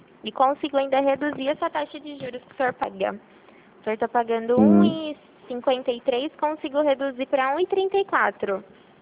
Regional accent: Rio Claro, São Paulo, Brazil; É que eu sou daqui de Rio Claro

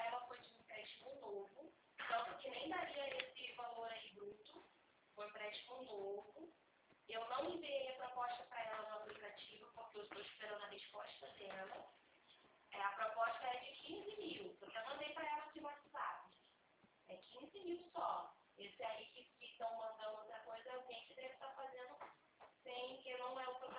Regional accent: Rio de Janeiro, Brazil; Eu sou do Rio.

